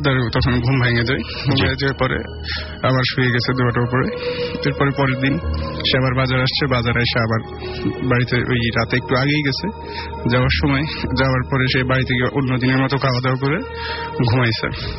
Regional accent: Bhabaniganj, Chittagong Division, Bangladesh; now in Dhaka, Bangladesh; আমি আসছি মিরপুর 10 নম্বর থেকে। আমার বাড়ি হচ্ছে লক্ষ্মীপুর জেলায়, আমার গ্রামের বাড়ি হচ্ছে ভবানীগঞ্জ ইউনিয়নে।

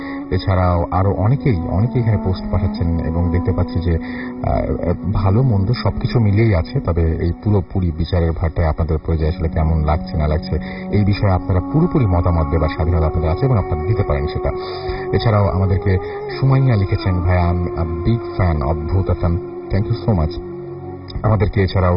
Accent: Nowa, Khulna Division, Bangladesh; আমাদের গ্রামের নাম নওয়া গ্রাম, এটি নড়াইল জেলার কালিয়া উপজেলার একটি গ্রাম।

